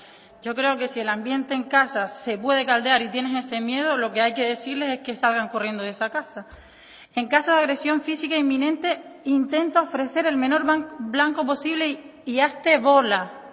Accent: Fuerteventura, Canary Islands, Spain; sobre todo en islas como la que vengo de Fuerteventura.

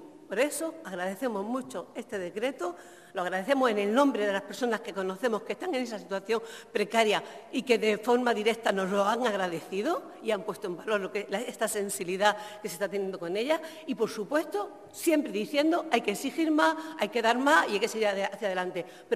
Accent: Tías, Canary Islands, Spain; Mi pueblo, Tías, los últimos datos de empleo, solo 900 personas en el paro. En mi pueblo, en Lanzarote

